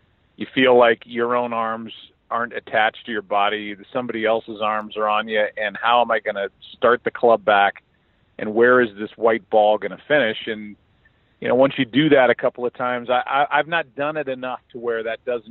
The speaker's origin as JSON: {"language": "English", "town": "St. Louis", "region": "Missouri", "country": "United States", "tie": "born or raised there", "said": "Yeah, in fact, it happened at a golf course in my hometown of St. Louis called Boone Valley"}